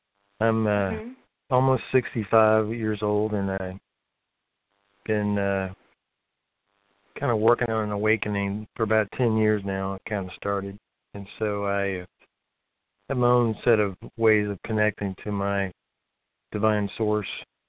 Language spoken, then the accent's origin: English; Richmond, Virginia, United States; Yeah, I'm actually from Richmond, Virginia, but I've traveled a lot and ended up here.